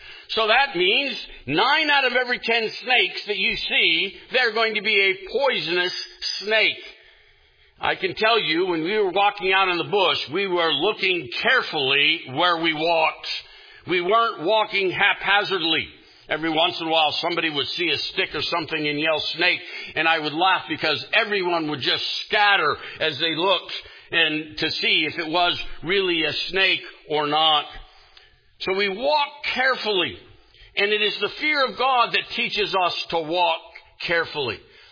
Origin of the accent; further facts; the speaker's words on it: United States; I grew up here in the United States.